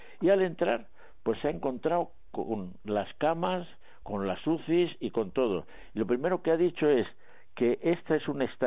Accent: Madrid, Community of Madrid, Spain; yo me siento como madrileño y como español

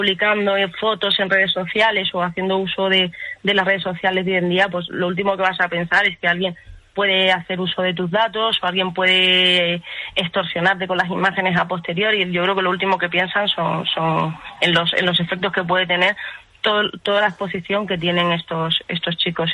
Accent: Canary Islands, Spain; moved away as an adult; now in Madrid, Spain; Yo soy de Canarias, soy de Tenerife.

